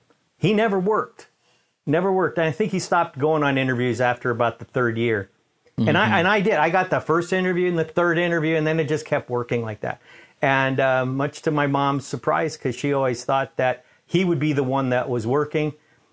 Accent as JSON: {"language": "English", "town": "Manhattan", "region": "New York", "country": "United States", "tie": "born there", "said": "Yeah, I was born in Manhattan, in New York."}